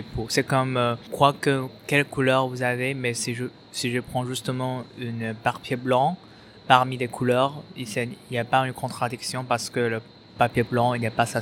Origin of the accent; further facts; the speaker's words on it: China; now in Paris, France; Je suis chinois, mais maintenant j'habite à Paris, pour l'étude d'architecture.